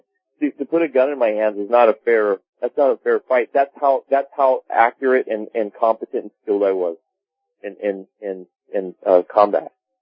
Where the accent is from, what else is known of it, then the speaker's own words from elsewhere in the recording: Laguna Beach, California, United States; I grew up in Laguna Beach, California. It's a very liberal city.